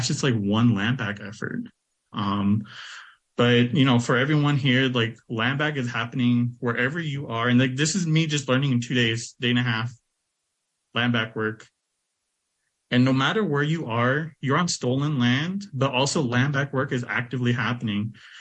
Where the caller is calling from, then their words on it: Minneapolis, Minnesota, United States; Right now I'm calling in from Dakota lands out here in so-called Minneapolis.